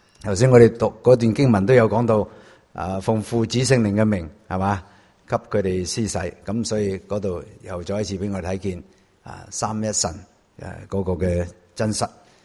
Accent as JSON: {"language": "Chinese", "region": "Guangdong", "country": "China", "said": "因为我们广东人说真是拿来搞"}